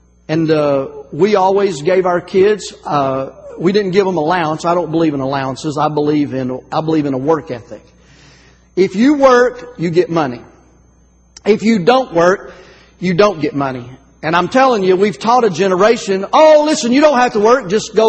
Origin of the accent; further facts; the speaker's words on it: Soddy Daisy, Tennessee, United States; I'm from Soddy Daisy, so it was no problem for me to go to Knob Noster, okay?